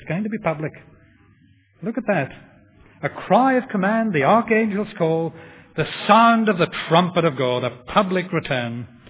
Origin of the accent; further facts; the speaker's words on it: Belfast, Northern Ireland, United Kingdom; There was a cinema in Belfast where I was brought up